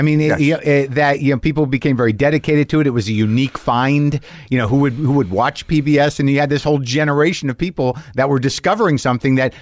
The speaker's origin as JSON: {"language": "English", "region": "New Mexico", "country": "United States", "tie": "born or raised there", "said": "I grew up in New Mexico, and I remember that was where you found it."}